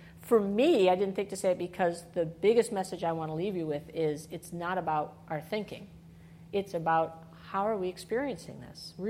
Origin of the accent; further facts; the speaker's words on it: Illinois, United States; "Oh, that's easy. I grew up in Illinois."